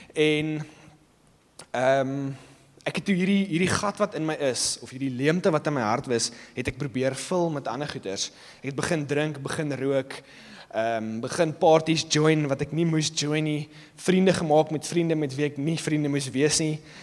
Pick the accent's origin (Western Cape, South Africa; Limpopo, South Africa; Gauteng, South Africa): Gauteng, South Africa; En so ek het groot geword in Gauteng en op die ouderdom van 9 is my pa oorlede.